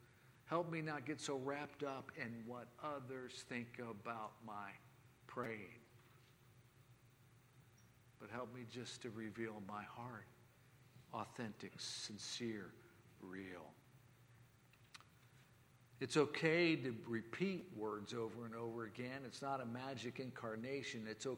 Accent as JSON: {"language": "English", "country": "Ireland", "said": "I'm Irish"}